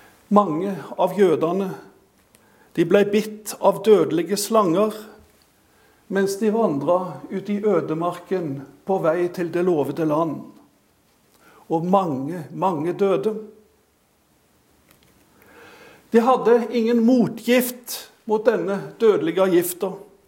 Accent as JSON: {"language": "Norwegian", "town": "Jørpeland", "region": "Rogaland", "country": "Norway", "tie": "born or raised there", "said": "Hjemme på Jørpeland bedehus, der henger der et svært maleri."}